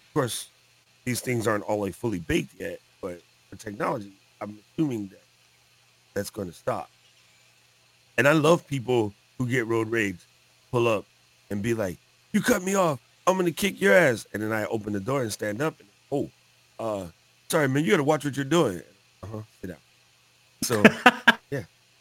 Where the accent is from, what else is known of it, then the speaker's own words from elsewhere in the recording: New York, United States; I was like, yo, I grew up in New York. Come on.